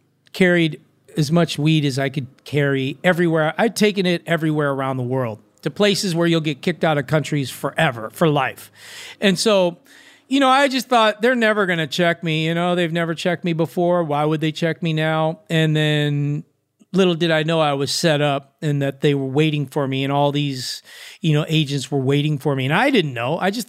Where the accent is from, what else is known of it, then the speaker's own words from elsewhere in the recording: Venice Beach, California, United States; I'm from Venice Beach and snitches get stitches.